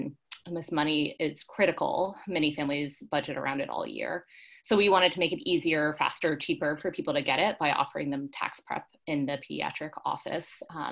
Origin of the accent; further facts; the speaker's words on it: South Carolina, United States; I grew up in South Carolina. I went to schools that were public and half black